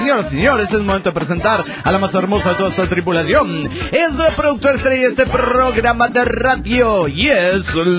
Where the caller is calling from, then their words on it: Puebla, Mexico; Hola amigos … desde Puebla, México.